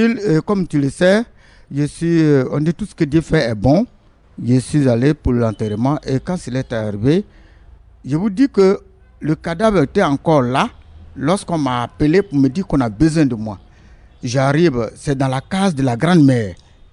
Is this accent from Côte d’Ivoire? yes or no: yes; Bounadougou, Zanzan, Côte d’Ivoire; Je suis natif de Bounadougou.